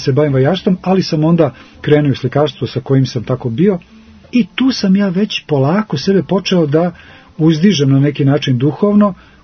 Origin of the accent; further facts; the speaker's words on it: Belgrade, Serbia; moved away as an adult; now in United States; ja sam Beograđanin i to je nešto što se ne može iščupati. Znači, tamo sam rođen, tamo sam odrastao i tamo sam živio do 27. svoje godine. Sa 27 godina, 87. sam otišao u Ameriku